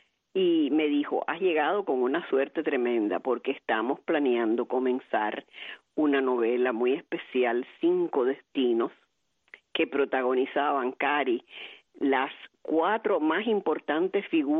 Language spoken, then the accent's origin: Spanish; Venezuela; fíjate, vengo de Venezuela